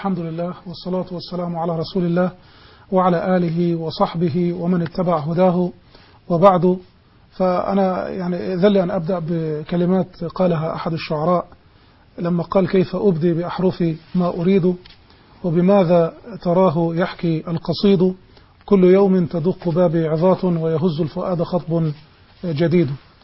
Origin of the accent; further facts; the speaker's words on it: Egypt; كثير من الشوارع والأنحاء في بلدنا مصر.